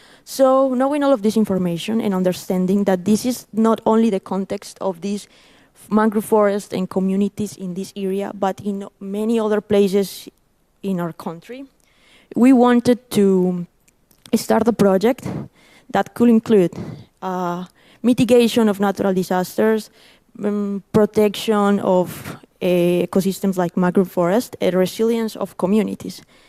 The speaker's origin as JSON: {"language": "English", "town": "Medellín", "region": "Antioquia", "country": "Colombia", "second_language": "English", "said": "I am a biologist from Medellin, Colombia."}